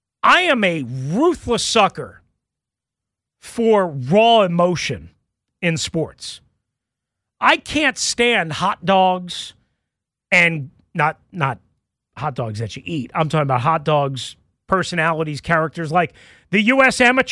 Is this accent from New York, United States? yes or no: yes; New York, United States; And I grew up in New York, as everybody knows. I grew up going to Shea Stadium